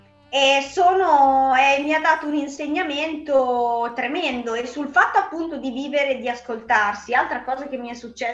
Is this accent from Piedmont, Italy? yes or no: no; Emilia-Romagna, Italy; e mi stava uscendo voglia, oddio, da romagnolo